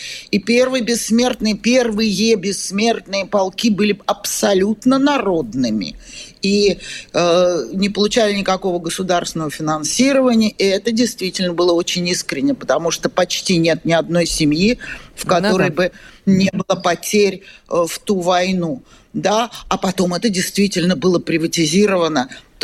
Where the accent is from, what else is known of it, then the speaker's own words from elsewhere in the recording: Russia; Я вот изнутри России, как россиянка